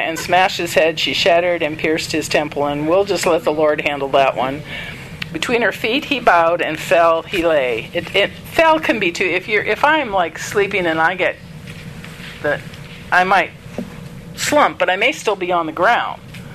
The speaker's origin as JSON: {"language": "English", "country": "United States", "said": "I'm an American, and I have a Greek background"}